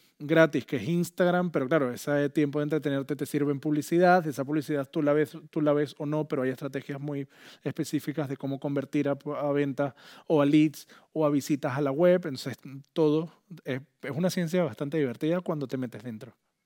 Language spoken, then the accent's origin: Spanish; Venezuela; now in Spain; Dani y yo veníamos juntos desde Venezuela.